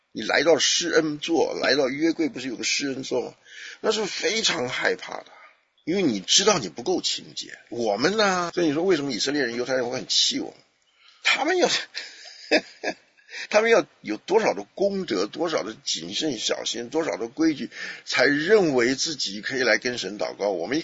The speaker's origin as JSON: {"language": "Chinese", "country": "Taiwan", "said": "你看，这就是我们台湾人的这个侍奉"}